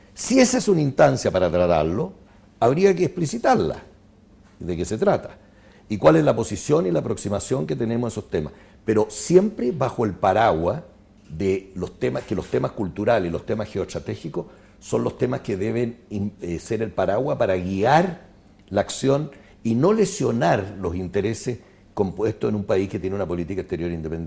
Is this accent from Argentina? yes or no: no; Chile; que para nosotros fue muy gratificante como chilenos